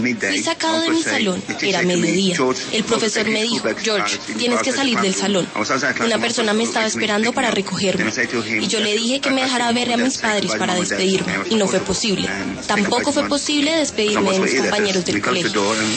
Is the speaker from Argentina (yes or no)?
no; Colombia; Soy de Colombia.